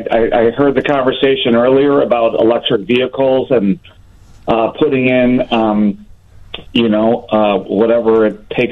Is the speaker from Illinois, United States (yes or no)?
yes; Chicago, Illinois, United States; moved away; I'm from Chicago and just moved out here, so I didn't know that these split-level houses existed